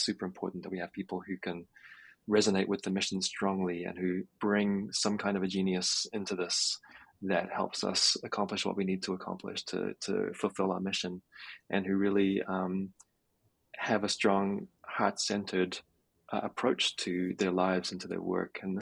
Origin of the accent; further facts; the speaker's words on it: New Zealand; I'm from New Zealand, as I might have mentioned before, and I have a Maori lineage.